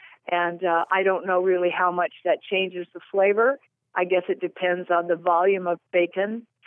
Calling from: Fallbrook, California, United States; I'm calling from Fallbrook, California.

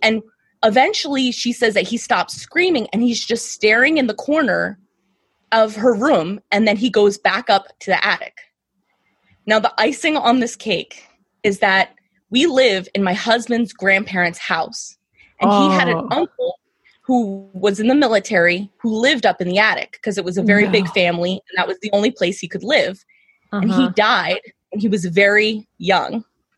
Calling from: Harrisburg, Pennsylvania, United States; Pennsylvania, Harrisburg.

